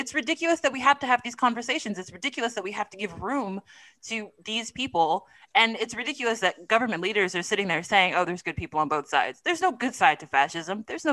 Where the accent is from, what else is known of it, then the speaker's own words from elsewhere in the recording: United States; since it feels more Americanized to me as an American.